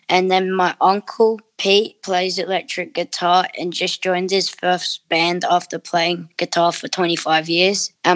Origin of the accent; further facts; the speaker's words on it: Adelaide, South Australia, Australia; born there; I was born in Adelaide, South Australia, on the 8th of May, 2010.